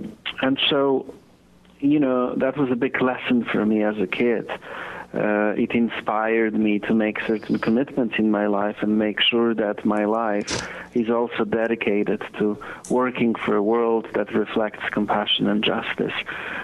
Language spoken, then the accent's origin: English; Poland; I was, you know, an undocumented immigrant who experienced a lot of stuff growing up in Poland.